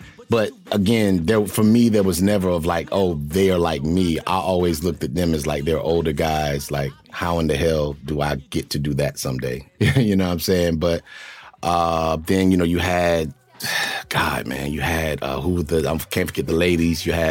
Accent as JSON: {"language": "English", "region": "North Carolina", "country": "United States", "tie": "born or raised there", "said": "For us, well, for me growing up, I grew up in North Carolina. We always had people that were making music, but, you know, it only went kind of to a certain level."}